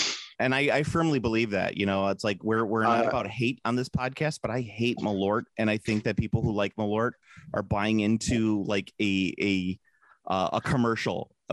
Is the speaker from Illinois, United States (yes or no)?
yes; Chicago, Illinois, United States; Yes, I was born in Indiana because I was born on the border of Indiana. And I lived on the border, South Chicago border.